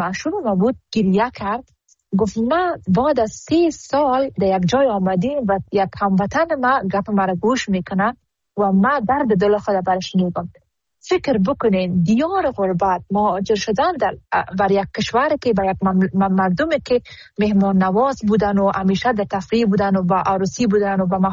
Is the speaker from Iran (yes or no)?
no; Afghanistan